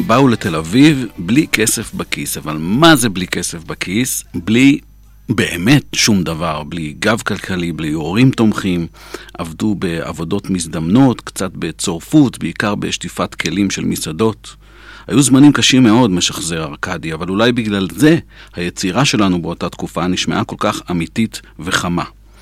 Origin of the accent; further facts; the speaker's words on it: Russia; now in Tel Aviv, Israel; גם בתור עולה חדש מרוסיה וגם בתור חדש בתל אביב הרגשתי מותקף.